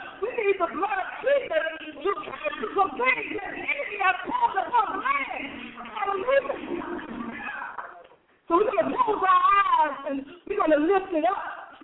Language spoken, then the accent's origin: English; United States; Bishop, I'm an American.